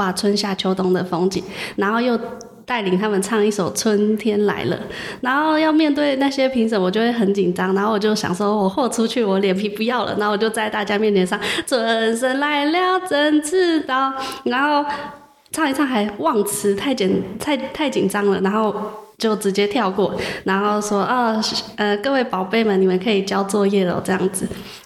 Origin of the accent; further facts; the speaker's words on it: Hualien, Hualien County, Taiwan; 然后再加上花莲的人很可爱，然后我也想把我在外地学到的一些生活态度带回我家乡。